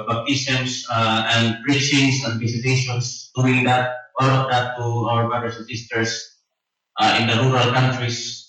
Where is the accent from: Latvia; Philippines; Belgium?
Philippines; first language Cebuano; English is a second language; You know, it's for me, in my mother tongue is Cebuano, so I'm trying to speak English here